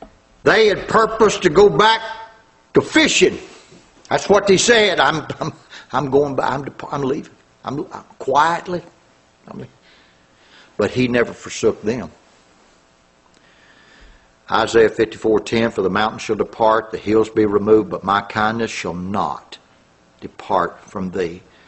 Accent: Louisiana, United States; But I'm from Louisiana. And I can tell you this.

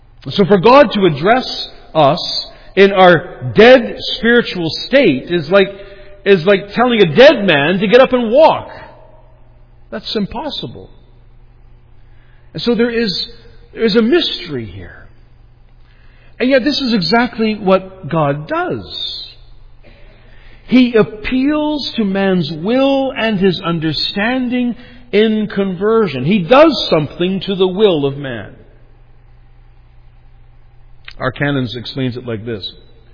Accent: Ontario, Canada; I was from Ontario, and I was used to trees growing straight.

